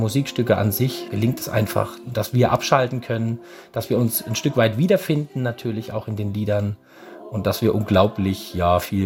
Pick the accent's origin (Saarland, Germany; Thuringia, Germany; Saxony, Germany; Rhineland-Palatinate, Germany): Rhineland-Palatinate, Germany; es ist natürlich eine ruhige Gegend, aber ich stamme aus der Region und wollte auch unbedingt wieder hierher zurück, weil ich mich sehr wohl fühle hier.